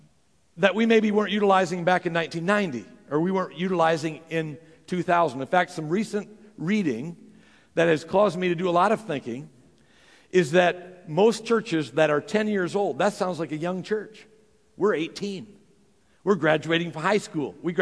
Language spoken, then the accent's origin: English; Archbold, Ohio, United States; at my home church where I grew up back in Archbold, Ohio.